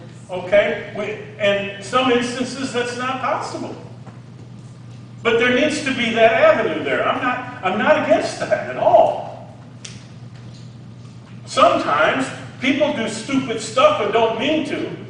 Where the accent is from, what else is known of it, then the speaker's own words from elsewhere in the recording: Fulton, Illinois, United States; I grew up in or around Fulton, Illinois. I've been here my whole life. I'm not a pastor that's a transplant. I have lived here for over 64 years.